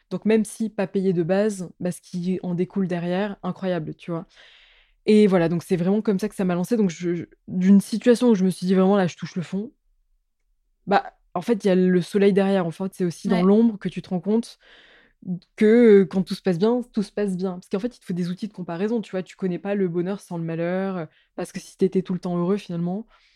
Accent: France; bah non, je viens de France, j'ai pas pu le prendre dans l'avion.

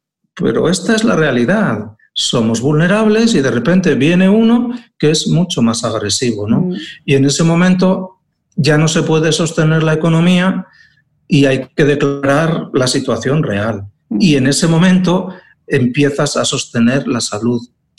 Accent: Aragon, Spain; Y en Aragón, de donde soy, ¿no? Pues hay que salir por donde se puede, ¿no?

